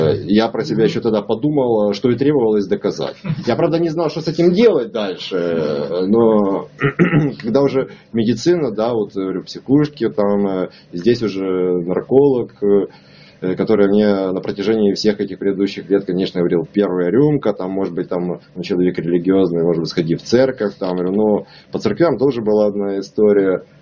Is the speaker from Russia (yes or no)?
no; Lviv, Lviv Oblast, Ukraine; born there; я родился во Львове